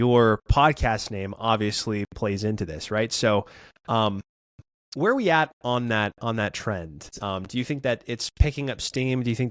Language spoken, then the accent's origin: English; Massachusetts, United States; Like the Elizabeth Warrens of the world, the senator of my home state, they're being ushered out, right?